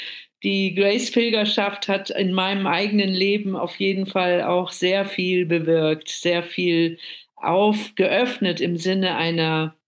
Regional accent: Germany; Eben wir als Deutsche sind ja auch in gewisser Weise beteiligt an dem ganzen Thema Friede im Nahost.

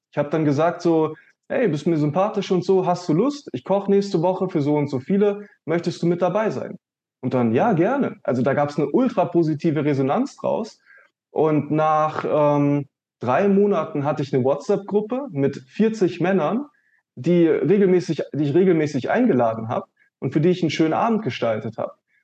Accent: Australia; now in Berlin, Germany; Als ich hier nach Berlin gekommen bin, also ich bin ja aus Australien nach Berlin

